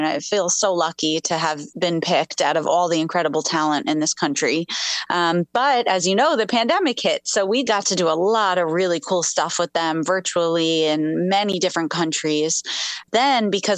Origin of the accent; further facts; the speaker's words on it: New York, United States; even though I'm a country artist, I grew up in New York, and rock and roll and soul music are a really big part of who I am.